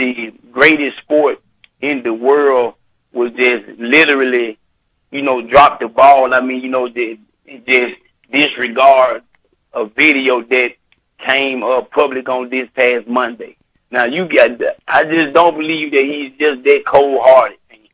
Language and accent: English; Tennessee, United States; I mean, I'm from Tennessee.